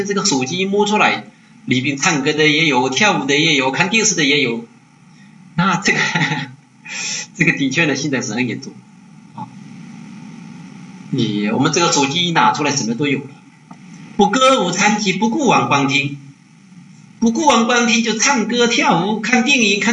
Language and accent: Chinese; China; 我们中国人你如果出去乞讨别人看不起，而且我们中国人也并不是说传不多心学佛，也没这个氛围。